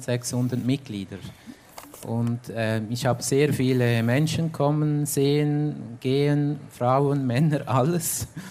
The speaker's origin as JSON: {"language": "German", "region": "Valais", "country": "Switzerland", "tie": "born or raised there", "said": "ich bin im Wallis aufgewachsen, nur hört man das nicht mehr leider. Als ich ins Unterland gekommen bin, musste ich den Dialekt abgeben. Nein, ich bin im Goms aufgewachsen, in den Bergen, voll in den Bergen. Und ja, etwa 500 Einwohner"}